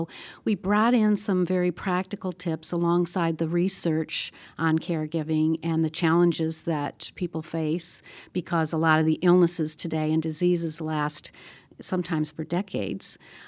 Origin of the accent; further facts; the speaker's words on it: Michigan, United States; I'm from Michigan.